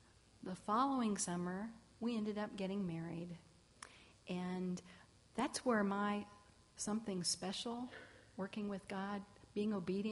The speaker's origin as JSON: {"language": "English", "town": "Baytown", "region": "Texas", "country": "United States", "tie": "born or raised there", "said": "Well, I was born and raised in Baytown, Texas, and the end of the earth this time, the first time, was Baton Rouge, Louisiana."}